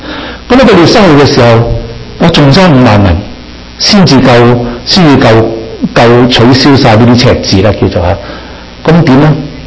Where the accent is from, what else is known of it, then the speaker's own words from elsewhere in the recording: China; 当时我面对我嘅祖国中国，我就突然间记起